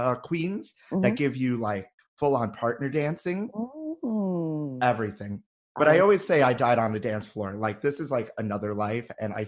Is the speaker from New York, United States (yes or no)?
yes; Brooklyn, New York, United States; I'm also born and raised in Brooklyn and a true New Yorker.